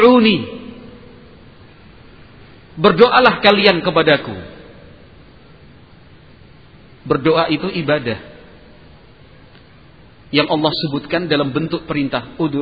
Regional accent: Yogyakarta, Special Region of Yogyakarta, Indonesia; Saya saudara panjenengan semua, berasal dari Yogyakarta. Bapak saya Jogja, asli Jogja. Ibu saya dari Sulawesi Tenggara.

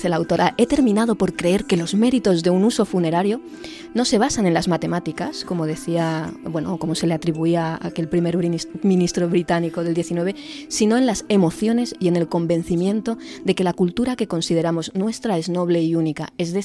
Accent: Madrid, Community of Madrid, Spain; que esto también yo a lo mejor como madrileña no me suena tanto

